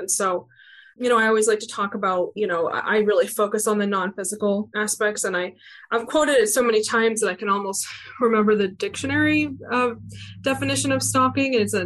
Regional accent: Maine, United States; now in Louisiana, United States; I'm not from here. I'm from Maine.

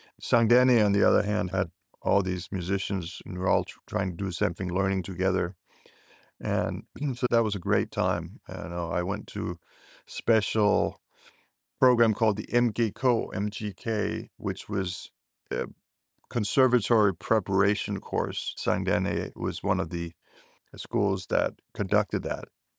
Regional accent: Hellerup, Capital Region of Denmark, Denmark; English is a second language; I grew up in Hellerup, the suburb to Copenhagen. It's a little bit north of the city and very safe and pure.

